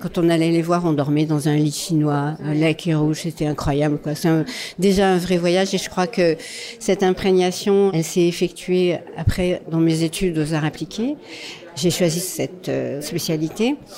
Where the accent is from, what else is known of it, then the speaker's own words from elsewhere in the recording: France; now in Japan; la France, qui est mon pays d'origine, mes racines profondes, et le Japon qui m'a tant donné